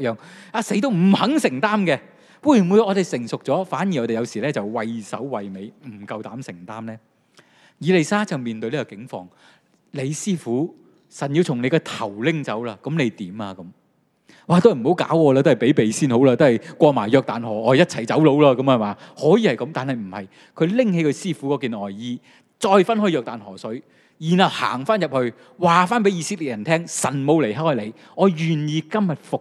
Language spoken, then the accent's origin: Cantonese; China; 我哋中国人都有句说话，我都讲好多中国人嘅说话